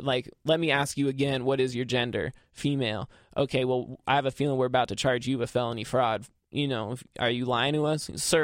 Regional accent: Washington Township, Ohio, United States; now in Oakland, United States; I'm from the 937. I was raised in Washington Township. I went to Centerville City Schools.

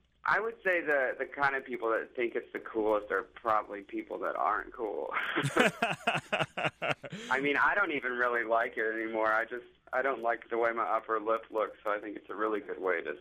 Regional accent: Kentucky, United States; Well, I'm from Kentucky, so I definitely know people who wear John Deere hats.

